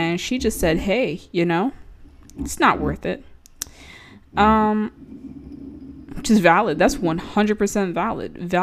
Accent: Maryland, United States; I'm from Maryland, y'all. I don't know how to say words.

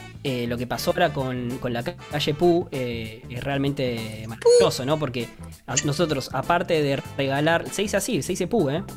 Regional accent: Uruguay; Pero bueno, los uruguayos estoy mucho más cerca

